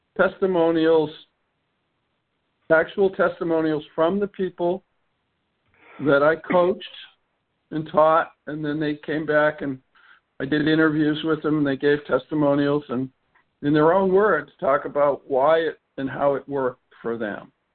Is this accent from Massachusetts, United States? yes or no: yes; Massachusetts, United States; Well, I came from Massachusetts, so it was wonderful for me.